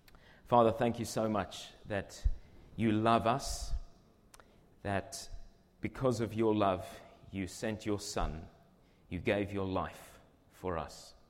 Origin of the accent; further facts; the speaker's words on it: Zimbabwe; I was born in Zimbabwe and raised in Zimbabwe, went to school there. My dad is Portuguese and came to Africa when he was about 11 years old.